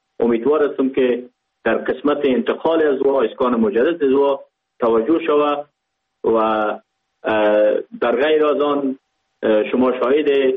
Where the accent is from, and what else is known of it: Pakistan